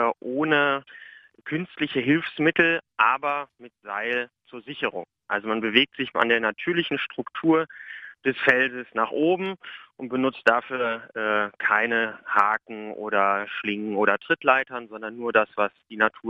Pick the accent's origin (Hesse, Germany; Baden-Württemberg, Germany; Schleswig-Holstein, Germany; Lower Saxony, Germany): Lower Saxony, Germany; Hamelin; in Hameln, wo ich herkomme.